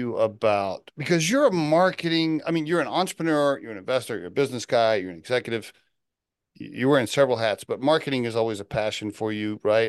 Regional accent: Oklahoma, United States; Now, I keep in mind, I grew up in Oklahoma, and my mother was like kind of Pentecostal, so to speak, Assembly of God Christian.

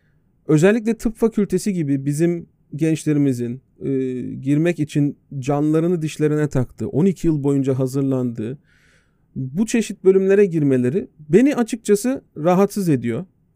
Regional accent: Antalya, Turkey; Nitekim ben Antalyalı bir insan olarak

